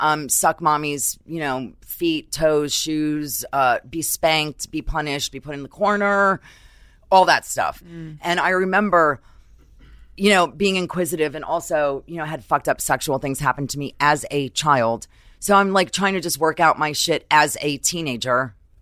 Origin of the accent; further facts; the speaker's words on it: Brooklyn, New York, United States; also born or lived in Maryland; but I grew up in Brooklyn. I was born in the army in Maryland and was very independent as a kid. Took the train into Manhattan all the time for various different things when I was younger.